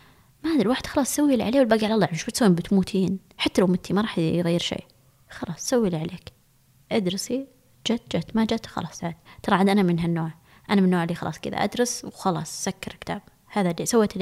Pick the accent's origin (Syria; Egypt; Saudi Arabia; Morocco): Saudi Arabia; اسمه جديد وما عندنا بالسعودية، أكيد بيكون له مستقبل